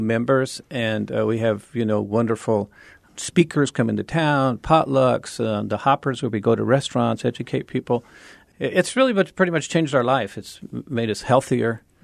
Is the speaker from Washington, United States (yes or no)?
no; El Paso, Texas, United States; since I was born and raised in El Paso, I come across people every day that I went to elementary school with, you know, and my family's been here since 1921.